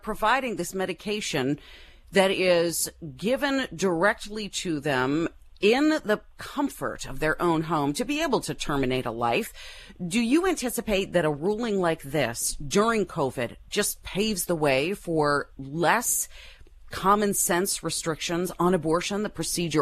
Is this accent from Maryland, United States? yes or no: yes; Maryland, United States; Well, a federal judge in my home state of Maryland has removed in-person requirements for accessing abortion pills.